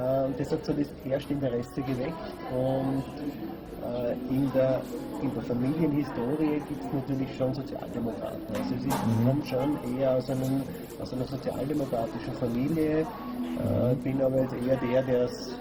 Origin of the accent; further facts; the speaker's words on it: Styria, Austria; now in Bregenz, Austria; Ich bin in der Obersteiermark geboren, im Bezirk Lohm aufgewachsen und habe dort die Optikerlehre gemacht. Und nach der Gesellenprüfung hat man zufällig in Bregenz einen Optiker gesucht und hat dann eine Stelle in Bregenz begonnen.